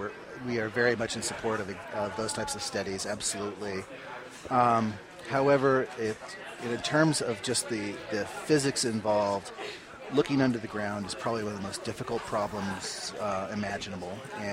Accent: Tucson, Arizona, United States; I actually got started, I'm from Tucson, but I got started doing historic archaeology

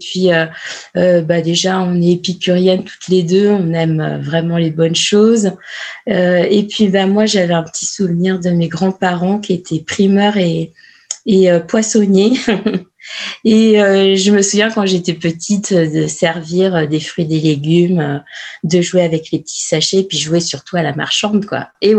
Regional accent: Cholet, Pays de la Loire, France; born there; Mon département, c'est le Maine-et-Loire. Je suis née à Cholet à la base.

